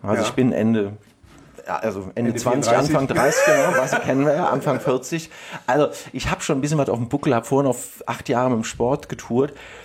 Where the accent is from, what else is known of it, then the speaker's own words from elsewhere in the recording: Koblenz, Rhineland-Palatinate, Germany; moved away; Ich komme aus Koblenz.